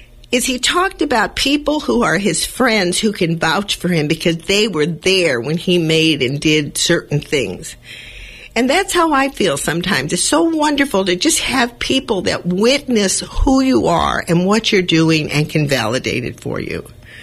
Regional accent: Los Angeles, California, United States; born there; I know I'm not Chicana, but I was born in East L.A.

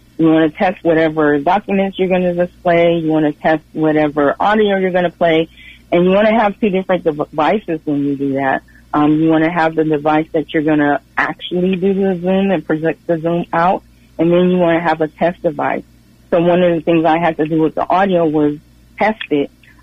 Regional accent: United States; born there; I was born here in America. All my siblings were born here in America, but my parents were from Belize in Central America. So we, you know, are first generation American.

